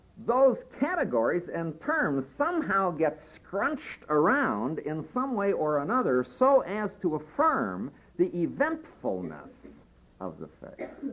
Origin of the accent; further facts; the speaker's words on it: Peoria, Illinois, United States; born there; I happen to be a Christian because I was born in Peoria